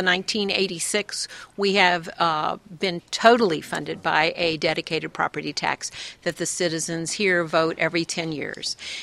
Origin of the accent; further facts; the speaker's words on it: Charleston, West Virginia, United States; when I was little, growing up in Charleston, West Virginia, there was a sweet old downtown library.